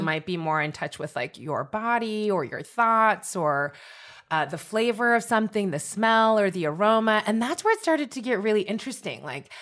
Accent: San Francisco Bay Area, California, United States; I'm from the San Francisco Bay Area, so it's nice to be like in Oakland

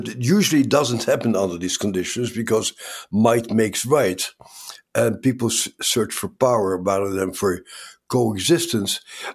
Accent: Netherlands; But I grew up in the Netherlands at the end of the Second World War.

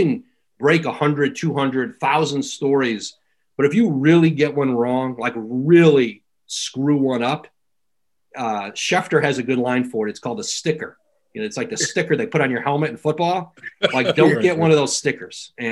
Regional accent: Bristol, Connecticut, United States; I grew up in Bristol, right down the street from ESPN.

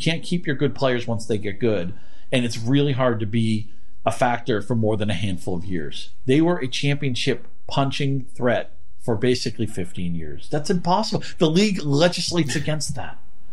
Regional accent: New England, United States; You know, I grew up in New England

